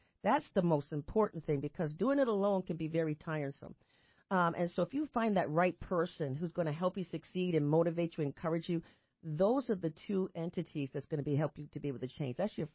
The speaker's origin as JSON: {"language": "English", "town": "Boston", "region": "Massachusetts", "country": "United States", "said": "So for an example, I'm from Boston, Massachusetts. That's where my home is."}